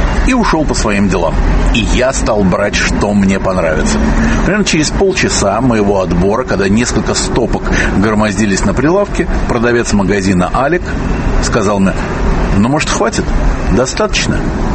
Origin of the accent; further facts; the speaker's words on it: Prague, Czechia; я из Праги.